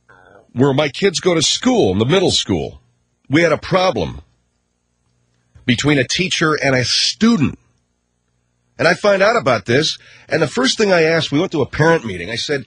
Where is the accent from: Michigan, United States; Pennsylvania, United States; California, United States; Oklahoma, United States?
California, United States; Arcadia; Especially growing up where I grew up in Arcadia, there was mountains.